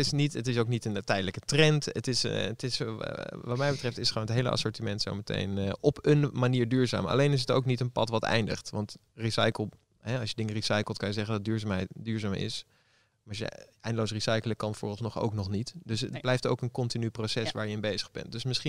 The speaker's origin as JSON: {"language": "Dutch", "region": "Groningen", "country": "Netherlands", "tie": "born or raised there", "said": "En dus ik ben ook opgegroeid in Noordoost-Groningen, gewoon in de natuur."}